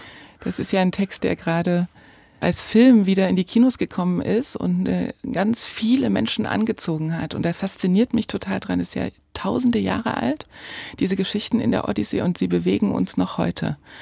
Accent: Frohburg, Saxony, Germany; also born or lived in Borna; Das Krankenhaus steht in Borna, aber aufgewachsen bin ich in Frohburg.

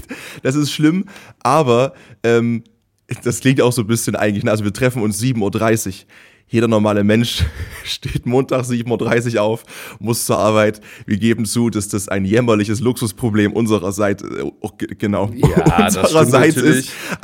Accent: Leipzig, Saxony, Germany; Ich bin Leipziger und immer Anhänger von Chemie

